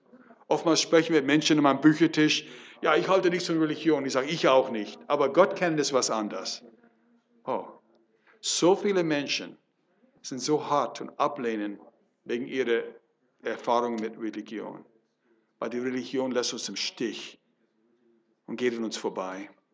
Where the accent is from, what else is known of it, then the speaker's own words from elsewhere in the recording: California, United States; German is a second language; Ich komme aus Amerika, Kalifornien.